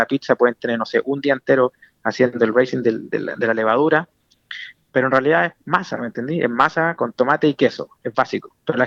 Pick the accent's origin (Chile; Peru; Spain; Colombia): Chile; yo soy mapuche, chileno